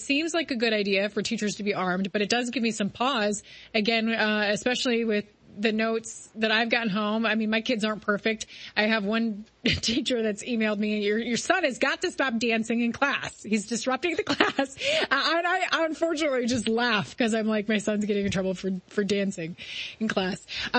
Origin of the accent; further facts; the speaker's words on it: Ohio, United States; I'm living in Texas now, and I'm really enjoying being a Texas gal, but I was born and raised in Ohio, so very much an Ohio gal as well.